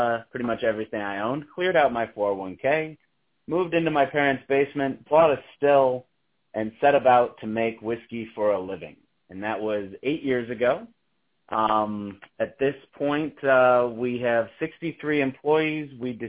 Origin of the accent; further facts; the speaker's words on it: Rochester, New York, United States; also born or lived in Washington, D.C.; Yeah, so I am actually originally from Rochester, New York. I was born and raised here, moved away for college and landed in Washington, D.C., where I was an accountant.